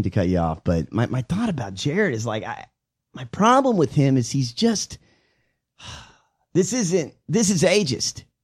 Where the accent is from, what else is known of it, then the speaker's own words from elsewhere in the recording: Gulf Breeze, Florida, United States; my hometown in Gulf Breeze, Florida